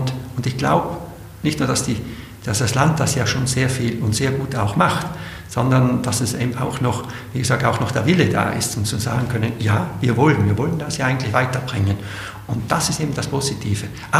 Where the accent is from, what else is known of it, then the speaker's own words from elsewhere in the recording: Trentino-Alto Adige, Italy; also born or lived in Switzerland; in dem ich ja Südtiroler bin, bin ich ja auch Schweizer und ich habe auch sehr lange in der Schweiz gewohnt und gelebt.